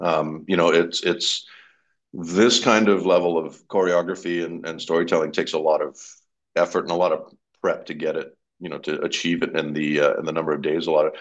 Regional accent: Malaysia; And then of course she's Malaysian, I'm Malaysian, so that was one of the best parts of it for me

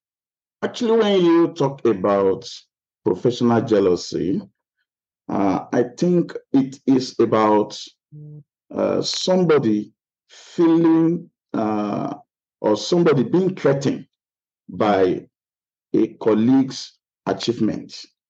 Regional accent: Nigeria; English is a second language; now in South Korea; I am a Nigerian.

